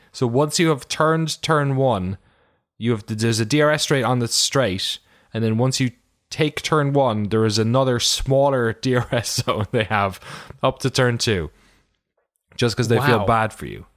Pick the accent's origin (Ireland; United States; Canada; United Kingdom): Ireland; because I'm from Ireland